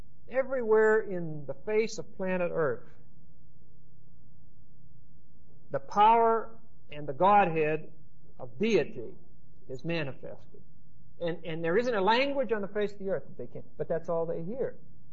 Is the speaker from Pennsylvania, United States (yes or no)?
yes; Pennsylvania, United States; Okay, I'm from Pennsylvania. I'm your neighbor if you're from there. And I sympathize because we're all negative in Pennsylvania too.